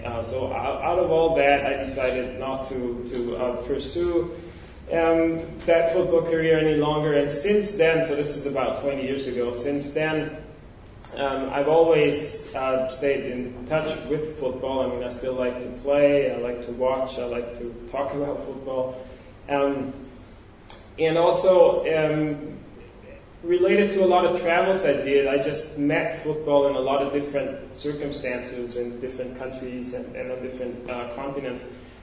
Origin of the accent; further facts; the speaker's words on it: Tyrol, Austria; English is a second language; I'm originally from Austria. I grew up in the western part of Austria, a region called Tyrol. Innsbruck is the capital.